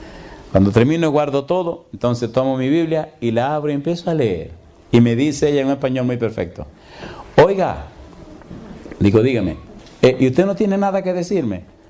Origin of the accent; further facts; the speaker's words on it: Dominican Republic; Le digo, yo soy dominicano. ¿Y dónde usted vive en República Dominicana? En Santiago.